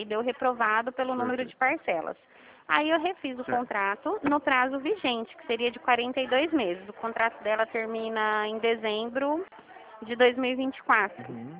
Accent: Rio de Janeiro, Brazil; Eu sou do Rio, Dani.

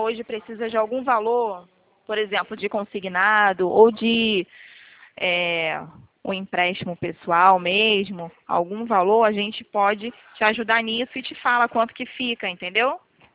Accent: Rio de Janeiro, Brazil; Sou do Rio, falo aqui do centro do Rio, Presidente Vargas.

